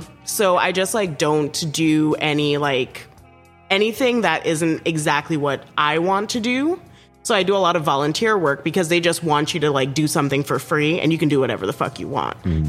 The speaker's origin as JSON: {"language": "English", "country": "Trinidad & Tobago", "accent": "Trini", "said": "upside my Trini accent was like fighting to come out for a second."}